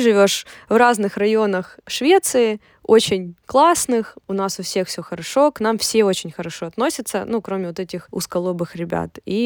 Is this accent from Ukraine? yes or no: yes; Ukraine; если мы из Украины, то мы как бы умеем тоже, пользоваться интернетом, мы умеем разговаривать на многих языках